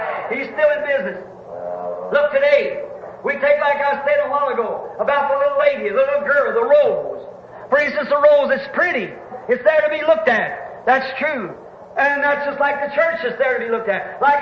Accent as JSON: {"language": "English", "country": "United States", "said": "I'm an American, certainly."}